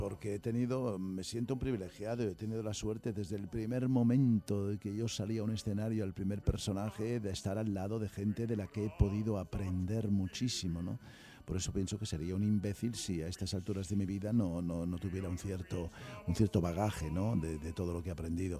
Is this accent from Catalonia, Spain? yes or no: yes; Barcelona, Catalonia, Spain; also born or lived in Madrid; aun cuando en los últimos años yo me he trasladado a vivir a mi ciudad natal, a Barcelona y demás, pero los 30 primeros años de mi carrera los pasé en Madrid